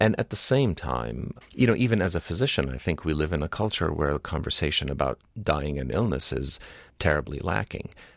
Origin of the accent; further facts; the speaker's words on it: United States; born there; more logical for me to return to the U.S. as an American born